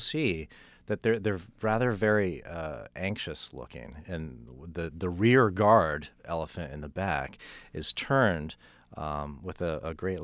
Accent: Vermont, United States; I grew up in Vermont, and my mom always made a point of taking us through there.

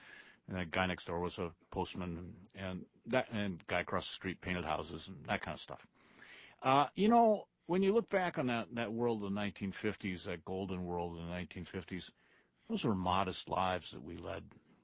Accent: Toledo, Ohio, United States; You know, I come from a blue-collar town. I grew up in Toledo, Ohio. My dad was a car salesman. We were not rich.

